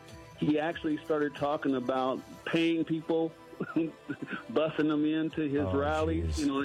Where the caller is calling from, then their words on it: Springfield, Ohio, United States; from Springfield, Ohio, where all the action is right now.